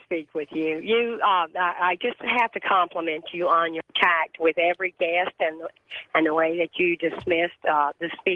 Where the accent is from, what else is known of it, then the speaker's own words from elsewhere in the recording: the South, United States; because I grew up in the South, and it's not the South anymore.